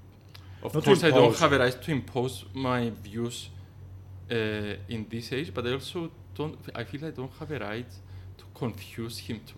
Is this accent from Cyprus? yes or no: yes; Cyprus; because that's not something that we comprehended in his age growing up in the Cyprus of the 90s.